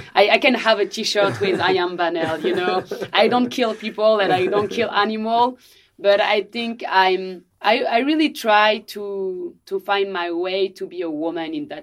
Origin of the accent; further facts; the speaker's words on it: France; As I told you, I'm French and Senegalese, and I was born in France and raised in France, but from Senegalese parents.